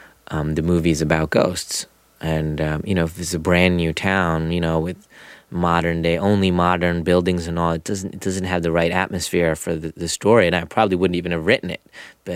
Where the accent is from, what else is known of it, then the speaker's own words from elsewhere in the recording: United States; learning about my culture because I'm so American.